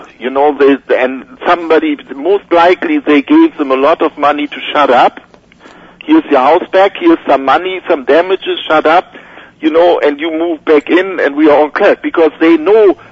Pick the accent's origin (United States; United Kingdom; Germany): Germany; English is a second language; I grew up near the Berlin Wall, you know, on the good side of Germany, you know, on the other side there was East Germany.